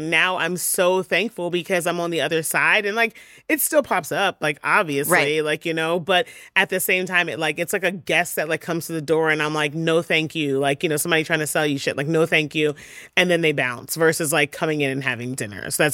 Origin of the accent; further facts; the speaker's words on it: Philadelphia, Pennsylvania, United States; I'm still … from Philly. Like, I'm still this regular person.